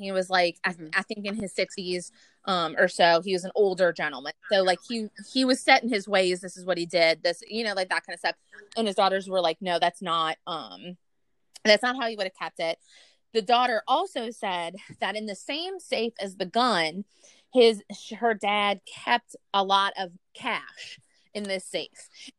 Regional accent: Louisiana, United States; We're from Louisiana. We know if our neighbor's door is open, like for more than a day, I'd be like, something's up.

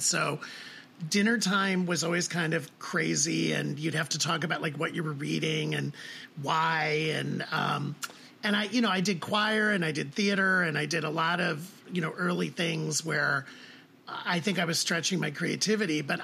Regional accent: Toledo, Ohio, United States; And again, I was growing up in Toledo in the 70s and 80s. It was a very different time.

